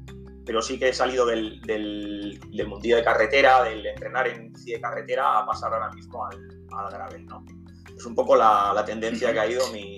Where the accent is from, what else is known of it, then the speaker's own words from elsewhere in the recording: Bilbao, Basque Country, Spain; soy un chico de Bilbao, aficionado al ciclismo prácticamente toda la vida